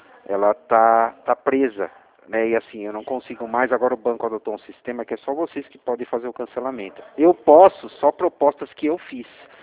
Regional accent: São Paulo, Brazil; sou de São Paulo.

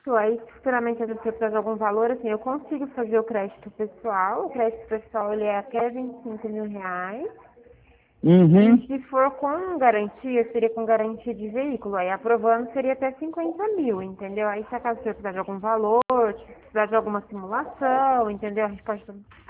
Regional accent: Pirassununga, São Paulo, Brazil; Sou de Pirassununga.

